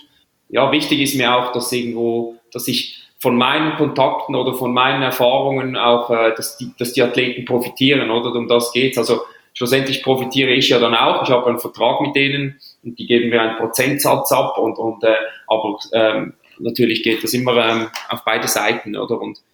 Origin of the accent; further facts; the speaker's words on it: Switzerland; ich als Schweizer